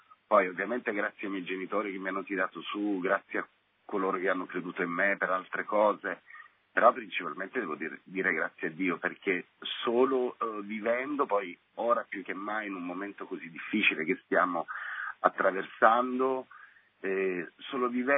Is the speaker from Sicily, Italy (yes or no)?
yes; Sciacca, Sicily, Italy; in una città di provincia di fronte all'Africa, perché sono di Sciacca, che è in provincia di Agrigento